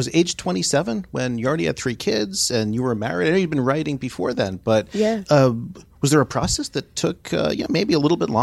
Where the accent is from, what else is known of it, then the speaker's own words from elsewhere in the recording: Braintree, Massachusetts, United States; I'm from Braintree.